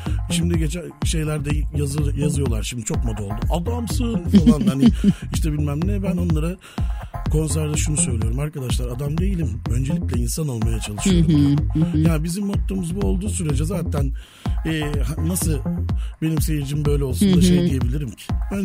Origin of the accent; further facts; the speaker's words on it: Beşiktaş, Istanbul, Turkey; also born or lived in Kadıköy; Çünkü ben Beşiktaş'ta büyüdüm. Kadıköy'de gençliğim ve işte şu ana kadar da Kadıköy'de yaşadım. Hep mahalle ortamında yaşadım.